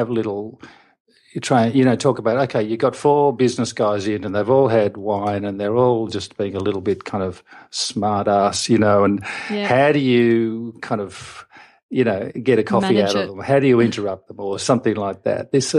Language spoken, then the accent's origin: English; Sydney, New South Wales, Australia; And I said, oh, I'm from Sydney.